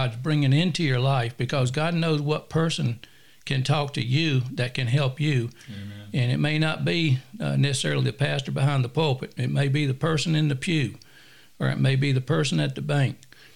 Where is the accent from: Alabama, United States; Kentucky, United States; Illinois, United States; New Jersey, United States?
New Jersey, United States; now in Greenville, United States; Well, at the time, I was from New Jersey.